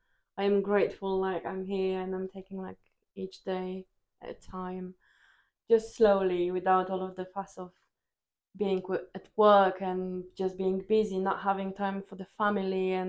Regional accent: Poland; I am originally from Poland, and the drug I'm getting here, it's not funded in Poland.

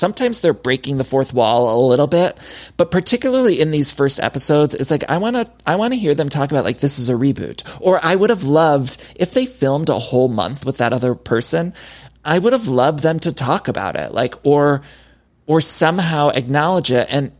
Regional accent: Ohio, United States; Sometimes you just want I'm from Ohio.

